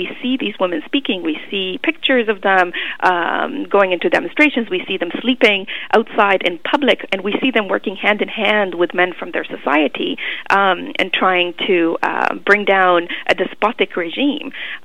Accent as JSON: {"language": "English", "country": "Canada", "said": "what it means to be living as a woman, as a Canadian woman, a racialized Canadian woman in this time under the Conservative government of today."}